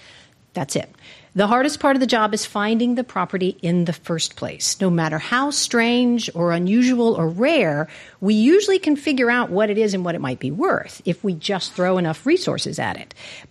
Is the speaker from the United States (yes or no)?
yes; the South, United States; I identify myself as a Southerner. I grew up in the South. I went to Louisiana State.